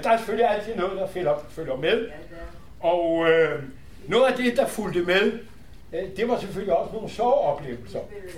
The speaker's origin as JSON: {"language": "Danish", "town": "Copenhagen", "region": "Capital Region of Denmark", "country": "Denmark", "tie": "born there", "said": "jeg var født i København, og kommer altså som rabbiner som 30-årig"}